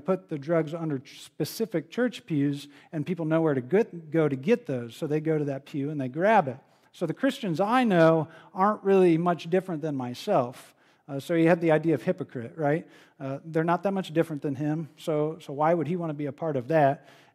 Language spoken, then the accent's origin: English; New Knoxville, Ohio, United States; I'm from Ohio, New Knoxville.